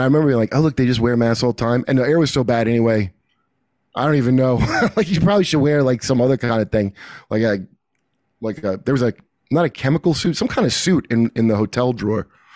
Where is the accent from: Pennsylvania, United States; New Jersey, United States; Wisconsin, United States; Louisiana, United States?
New Jersey, United States; I grew up in New Jersey mostly